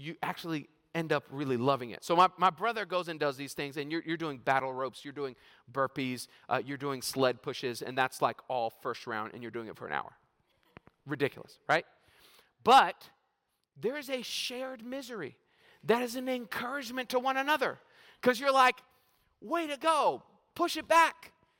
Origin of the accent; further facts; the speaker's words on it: Orlando, Florida, United States; I grew up in Orlando, Florida, and we had a whole lot of storms.